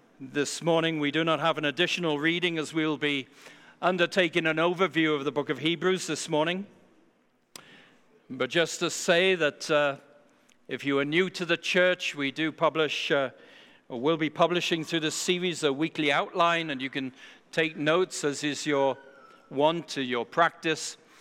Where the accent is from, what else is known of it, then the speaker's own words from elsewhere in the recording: United Kingdom; now in United States; my home country of the UK